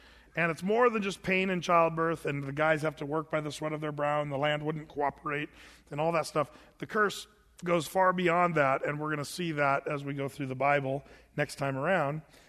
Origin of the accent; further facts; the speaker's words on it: Medford, Oregon, United States; But see, we're from Medford, where Harry and David is. Tons of my friends work for Harry and David's.